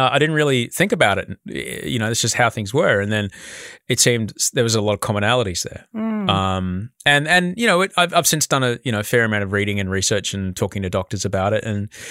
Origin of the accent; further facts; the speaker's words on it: Brisbane, Queensland, Australia; But we, you know, like I grew up in Brisbane.